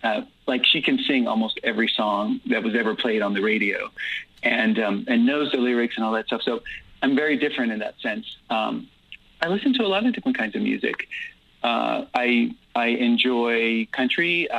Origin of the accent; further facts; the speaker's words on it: Guatemala; I didn't grow up, I grew up in Guatemala.